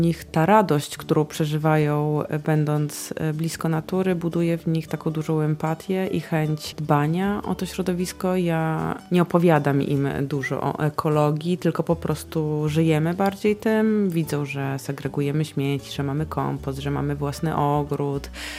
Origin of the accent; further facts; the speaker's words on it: Białystok, Podlaskie Voivodeship, Poland; wychowywałam się w Białymstoku, ale pół roku, co roku spędzaliśmy pod Białymstokiem w domku naszym